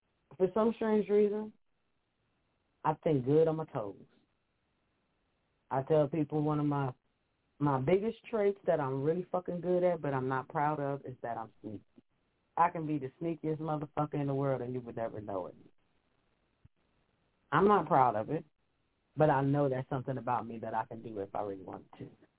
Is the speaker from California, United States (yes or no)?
yes; Compton, California, United States; I'm from Compton, but we in Hollywood.